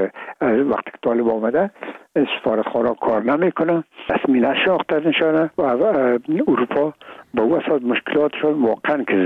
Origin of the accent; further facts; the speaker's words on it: Afghanistan; ما افغان هستیم